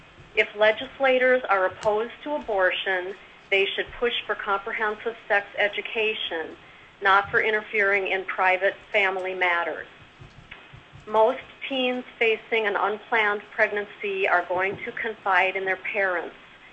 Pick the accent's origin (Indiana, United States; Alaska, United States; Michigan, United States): Alaska, United States; Sterling; I'm from Sterling, and I'm representing myself.